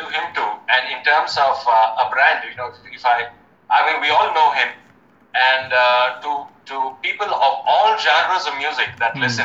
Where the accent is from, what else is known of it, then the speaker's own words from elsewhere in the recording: Chennai, Tamil Nadu, India; now in Thiruvananthapuram, India; I knew him when I was growing up in Chennai, right? And for the last decade, I knew him here in Trivandrum.